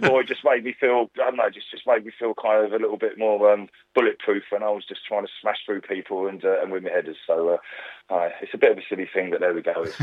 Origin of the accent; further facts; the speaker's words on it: Twickenham, London, United Kingdom; I grew up in Twickenham